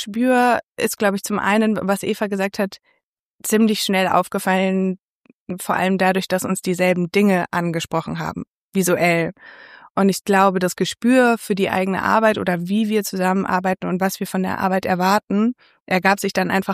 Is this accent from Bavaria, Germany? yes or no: yes; Wendelstein, Bavaria, Germany; Eigentlich sind wir Luftlinie 3 Kilometer voneinander aufgewachsen in Wendelstein. Das ist ein Vorort von Nürnberg.